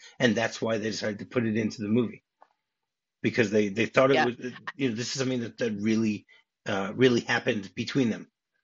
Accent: New Jersey, United States; I grew up in the New Jersey area. So Channel 11, I know what it is.

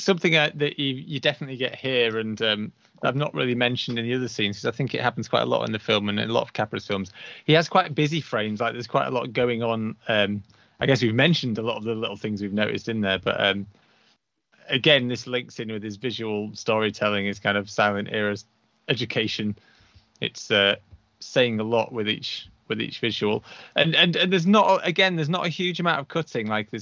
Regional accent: United Kingdom; I'm British. I should do.

